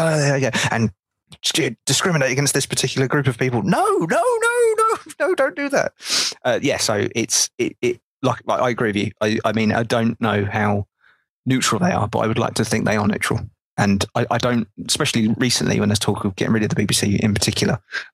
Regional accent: United Kingdom; being British, I don't fully understand what the situation with Fox

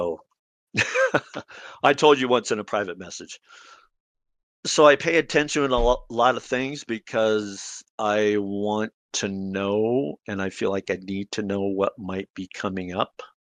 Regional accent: San Diego, California, United States; moved away as an adult; I was born and raised in San Diego. I am 60 years old now. Moved out of San Diego when I was 52.

